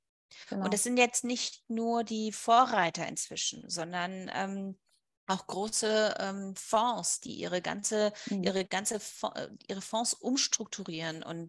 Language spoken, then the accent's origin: German; Germany; also born or lived in Spain; weil ich bin ja Deutsche und Spanierin und deswegen vergleiche ich die beiden Länder auch mal ganz gerne.